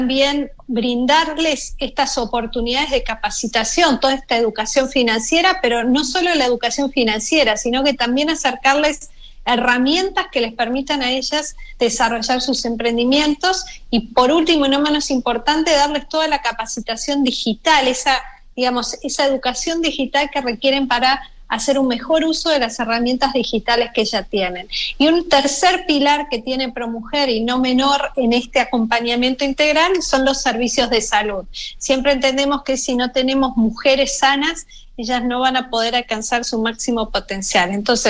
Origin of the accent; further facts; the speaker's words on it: Uruguay; No, me cuido bastante, pero soy uruguaya.